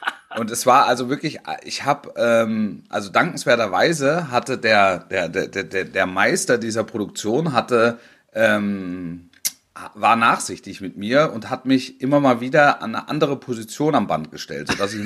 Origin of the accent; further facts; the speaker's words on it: Baden-Württemberg, Germany; Wenn es der Großraum Stuttgart war, ich bin ja auf dem Land groß geworden, ne?